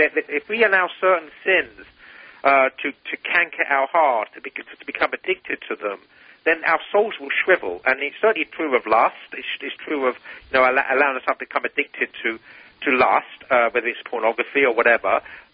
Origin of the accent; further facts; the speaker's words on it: England, United Kingdom; now in United States; my experience growing up in England in the 70s